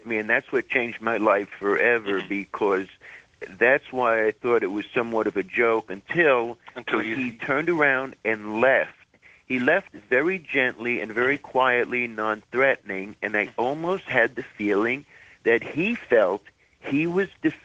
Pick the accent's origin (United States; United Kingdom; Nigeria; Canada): United States; Bronx, New York; born and raised in the Bronx and all this silliness.